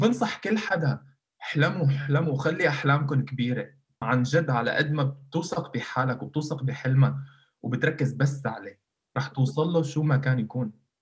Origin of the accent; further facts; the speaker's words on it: Syria; now in Netherlands; أنا انولدت بسوريا وربيت بسوريا وأمي سورية، ليش ما في إلي حق بالجنسية؟